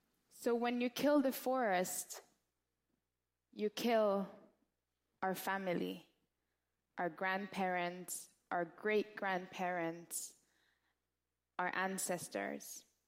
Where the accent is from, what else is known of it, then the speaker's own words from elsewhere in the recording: Sarayaku, Pastaza, Ecuador; I am Quichua from Sarayaku, and I have come a long way from the Ecuadorian Amazon.